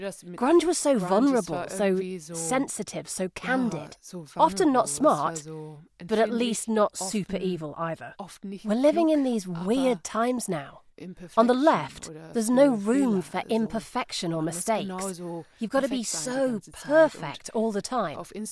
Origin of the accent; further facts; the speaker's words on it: Germany; I was born and raised in Germany, but my mother is from Asia. She was born in Laos, though her parents are from Vietnam.